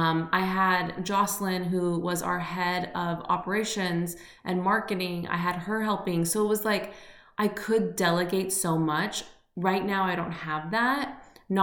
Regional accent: California, United States; So I feel like I have like this sixth sense just from growing up in the Bay Area.

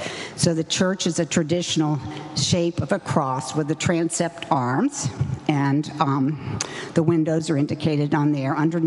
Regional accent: United States; I'm not a medieval scholar. I'm American, and modern art is my subject

